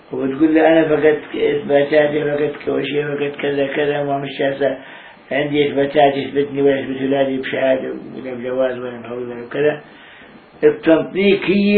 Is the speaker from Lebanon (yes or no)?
no; Palestine; قلت له أنا فلسطيني صاحب أملاك